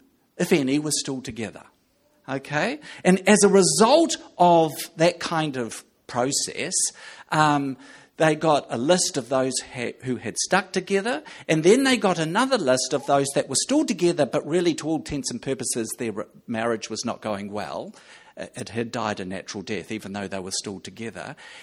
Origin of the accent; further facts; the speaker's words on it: New Zealand; I am a Kiwi, so bear with me.